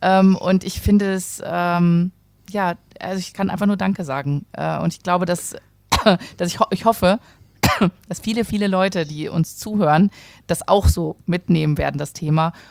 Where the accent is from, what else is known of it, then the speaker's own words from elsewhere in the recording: Berlin, Germany; ich komme auch vom Land, ne? Also deswegen bin ich in Berlin aufgewachsen.